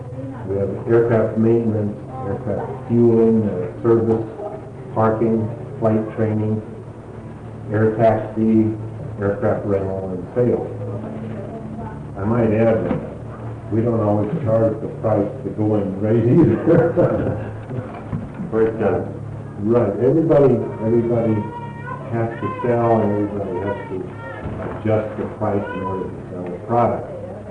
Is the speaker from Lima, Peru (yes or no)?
yes; Lima, Peru; I was born and raised in Lima, Peru